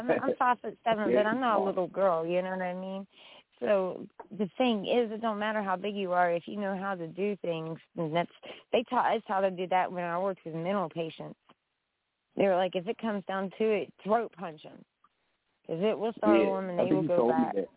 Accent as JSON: {"language": "English", "region": "West Virginia", "country": "United States", "said": "I'm from West Virginia, man."}